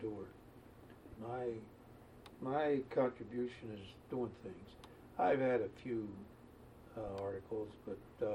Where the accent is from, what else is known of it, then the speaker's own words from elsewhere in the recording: Pittsburgh, Pennsylvania, United States; When I grew up in Pittsburgh, we had a population of 750,000.